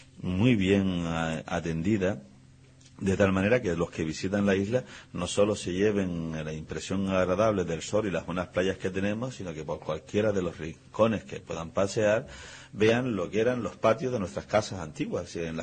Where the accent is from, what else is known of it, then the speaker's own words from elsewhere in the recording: Guía, Canary Islands, Spain; Pues yo nací en Montaña Alta de Guía, en Fuente Bermeja.